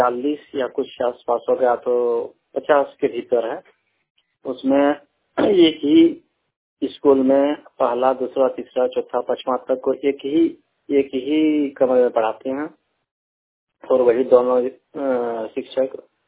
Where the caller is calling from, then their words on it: Hartakol, Jharkhand, India; देवघर जिला के हरतकोल गांव से हम बोल रहे हैं।